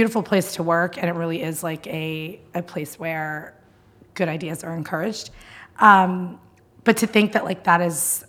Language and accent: English; New Jersey, United States; I grew up in Jersey. I still live in New Jersey, in Hoboken, New Jersey.